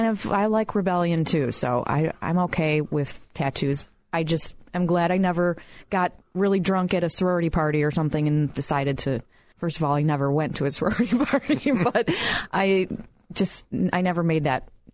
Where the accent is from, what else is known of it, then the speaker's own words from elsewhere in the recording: Rockford, Illinois, United States; My whole family's covered in tattoos. You know, we are from Rockford.